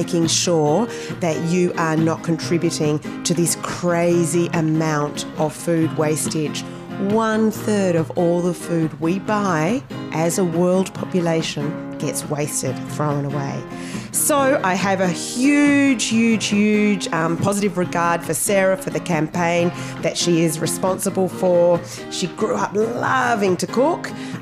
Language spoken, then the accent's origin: English; Australia; But because I'm Aussie, the whole Aussie rules thing to me is football.